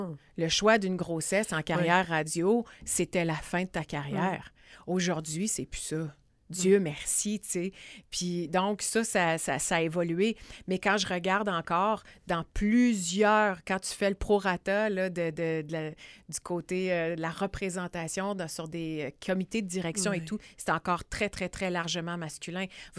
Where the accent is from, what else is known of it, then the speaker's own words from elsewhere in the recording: Sherbrooke, Quebec, Canada; now in Quebec City, Canada; Oui, je suis native de Sherbrooke. Ben, je suis née là. Puis, je me suis envenue à Québec après mon bac.